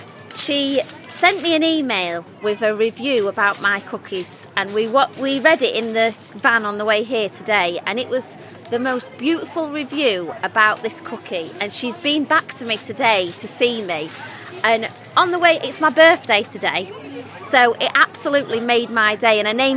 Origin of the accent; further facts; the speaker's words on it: Doncaster, Yorkshire and the Humber, United Kingdom; we are from Doncaster.